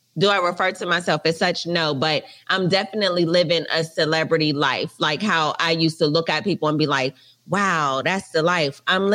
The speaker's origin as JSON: {"language": "English", "town": "Charlotte", "region": "North Carolina", "country": "United States", "also_born_or_lived": "Atlanta", "lives_now": "Los Angeles, United States", "said": "I'm from Charlotte, North Carolina."}